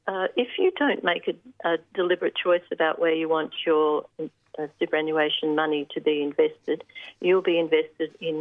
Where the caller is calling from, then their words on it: Castlemaine, Victoria, Australia; I'm joining you from Jarrah country, land that was never ceded in Castlemaine.